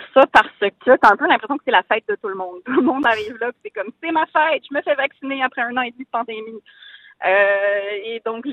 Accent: Montreal, Quebec, Canada; Je suis montréalaise jusqu'au bout des ongles.

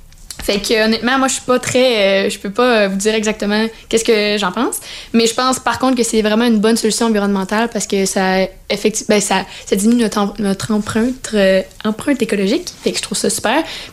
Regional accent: Quebec, Canada; Je viens pas de Saguenay, dans le fond. Je viens d'une petite ville au Lac-Saint-Jean qui s'appelle de l'Oumissassini. Donc, il n'y a pas de transport en commun, aucunement.

